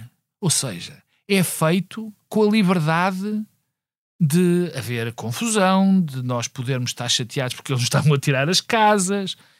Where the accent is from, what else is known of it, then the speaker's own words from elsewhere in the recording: Portugal; orgulha-me como português